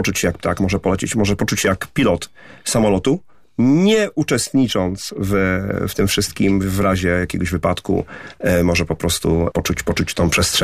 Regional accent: Poznań, Greater Poland Voivodeship, Poland; jesteśmy z Poznania, więc nasza nazwa jest bardzo poznańska.

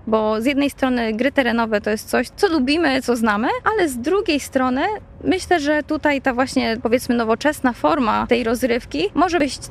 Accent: Konin, Greater Poland Voivodeship, Poland; now in Poznań, Poland; Zresztą zarówno ja, jak i Patrycja nie pochodzimy z Poznania. Ja pochodzę z Konina, Patrycja ze Szczecina

